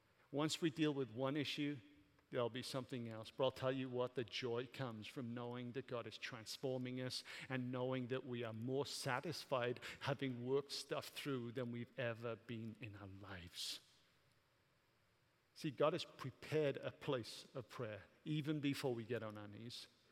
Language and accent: English; Wales, United Kingdom; because I'm Welsh and she's German.